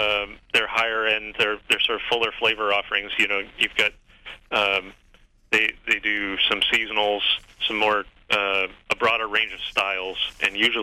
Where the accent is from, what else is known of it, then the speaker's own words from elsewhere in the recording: Olympia, Washington, United States; We also did Olympia, which was one I was looking forward to since that's my hometown.